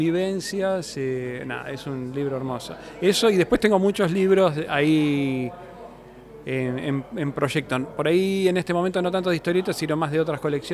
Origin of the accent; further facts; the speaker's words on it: Buenos Aires Province, Argentina; por Lomas, que yo soy del zona sur, yo también soy periférico de Buenos Aires